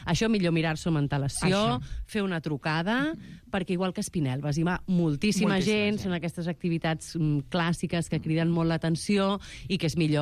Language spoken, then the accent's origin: Catalan; Barcelona, Catalonia, Spain; De fet, crec que tots tenim records, els que som de Barcelona, anar-hi de petits, no?